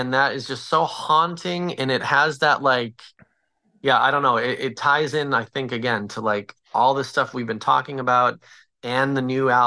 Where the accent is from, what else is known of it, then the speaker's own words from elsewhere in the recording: Chicago, Illinois, United States; Ever since I was a kid, there was something coming up in the Midwest. I'm from Chicago